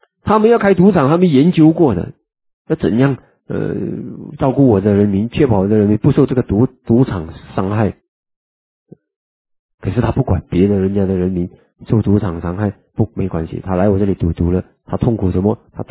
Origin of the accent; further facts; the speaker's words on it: Singapore; 然后我们新加坡人呢去赚大钱